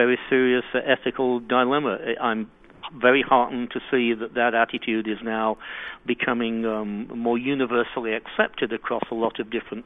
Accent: England, United Kingdom; Obviously, I'm originally English.

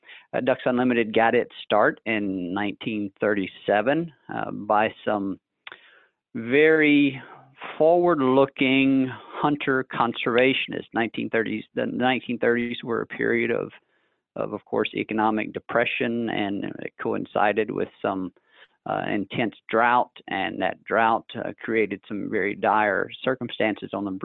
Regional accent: Mississippi, United States; I grew up in North Mississippi. We'll start there, just a little bit of personal background.

